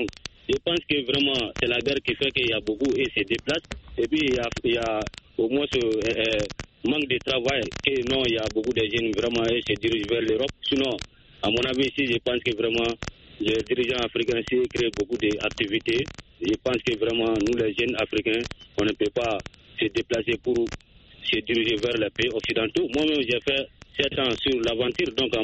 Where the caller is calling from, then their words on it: Sonigoumi, Mali; Je vous appelle toujours dans mon village natal, à Sonigoumi.